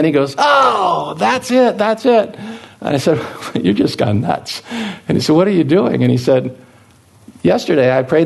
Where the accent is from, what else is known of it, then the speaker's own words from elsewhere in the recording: Moscow, Idaho, United States; I'm from Moscow. We have the University of Idaho there. We have Washington State University.